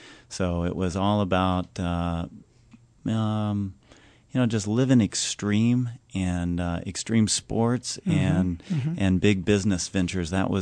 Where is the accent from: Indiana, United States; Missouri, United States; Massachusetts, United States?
Missouri, United States; Columbia; Grew up in Columbia, Missouri.